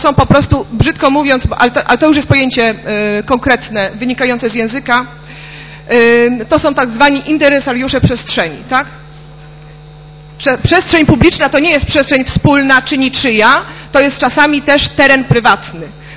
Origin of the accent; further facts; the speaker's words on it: Poznań, Greater Poland Voivodeship, Poland; Przychodzą my poznaniacy, niektórzy to już zaczynają się tych my poznaniaków bać.